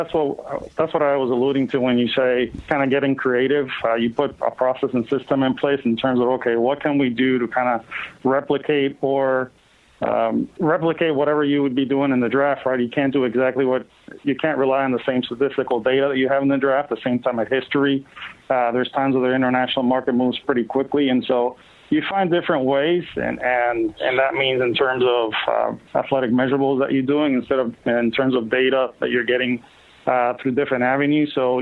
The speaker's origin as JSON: {"language": "English", "country": "Puerto Rico", "tie": "born or raised there", "said": "And I grew up in Puerto Rico, and I had the privilege of growing up in a home where basically, baseball is a way of life."}